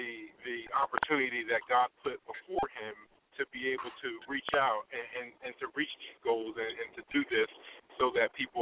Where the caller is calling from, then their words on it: West Virginia, United States; I'm calling from West Virginia.